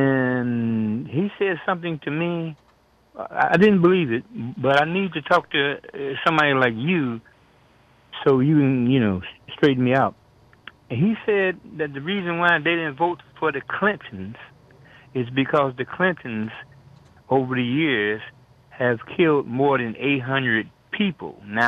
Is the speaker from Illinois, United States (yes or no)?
yes; Chicago, Illinois, United States; now in Mount Vernon, United States; I was born in Mount Vernon, Illinois, but in about 2 years, my parents moved to Chicago, so I grew up in Chicago, but I just recently came back to Mount Vernon, Illinois